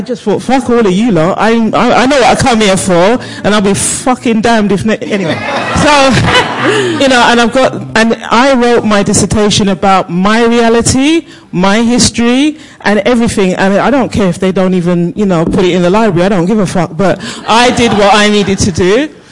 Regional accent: London, United Kingdom; I come from the streets. I was brought up in South London, raised on a council estate

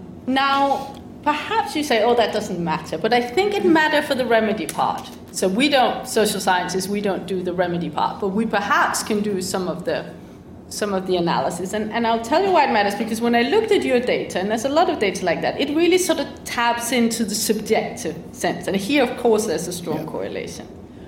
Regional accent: Denmark; English is a second language; you can hear my accent. I come from a country where radical right-wing populism was popular before it became trendy. Denmark, yeah. Denmark is not, you know, a super unequal, super poor country.

